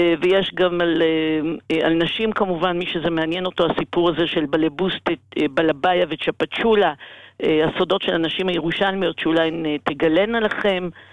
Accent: Jerusalem, Jerusalem District, Israel; אנחנו ירושלמים גאים.

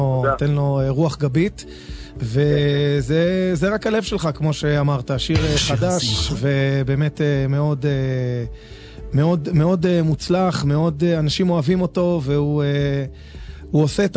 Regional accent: Jerusalem, Jerusalem District, Israel; אנחנו הירושלמים

